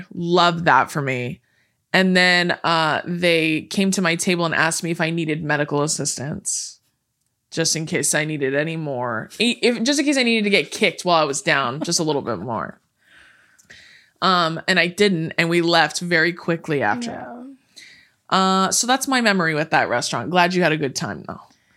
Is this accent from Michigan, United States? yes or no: no; California, United States; We say that all the time, but we were born and raised in California.